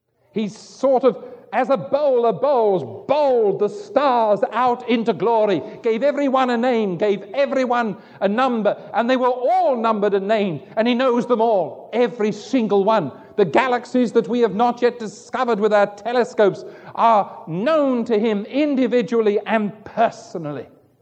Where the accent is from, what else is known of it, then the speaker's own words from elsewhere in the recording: England, United Kingdom; Maybe as an Englishman, I should have said Rolls-Royce and Mercedes.